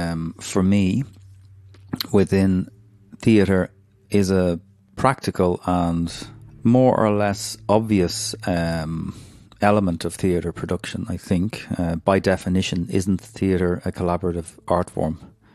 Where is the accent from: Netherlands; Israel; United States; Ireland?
Ireland; I am an Irish audio engineer, sound designer